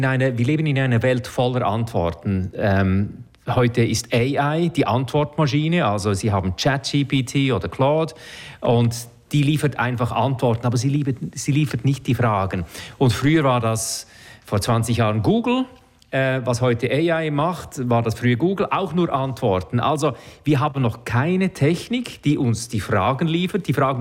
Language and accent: German; Central Switzerland, Switzerland; Ich bin aufgewachsen im Zentrum der Schweiz, urkatholisch, Innerschweiz.